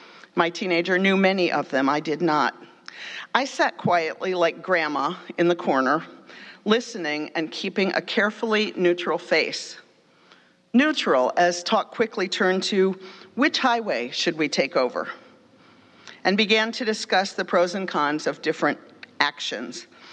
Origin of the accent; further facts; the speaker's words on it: Charleston, West Virginia, United States; I grew up in Charleston, West Virginia, going to a small UU fellowship where people drove from about a 50-mile radius to get there.